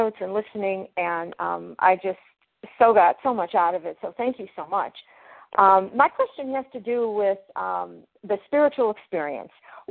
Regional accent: Florida, United States; I'm from Florida.

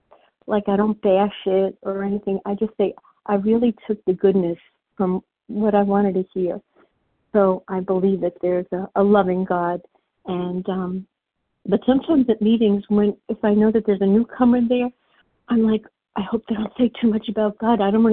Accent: New York, United States; accent: New York; now in New Jersey, United States; So I'm calling from New Jersey. I'm just moved here about a year ago. I'm originally from New York, so you can hear me. You hear have the real New York accent.

